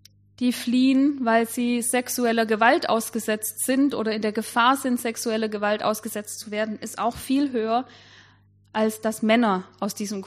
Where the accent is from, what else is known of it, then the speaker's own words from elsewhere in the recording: Baden-Württemberg, Germany; now in Hohenlohe, Germany; Ich bin in Baden geboren, in Schwaben aufgewachsen und lebe jetzt in Hohenlohe.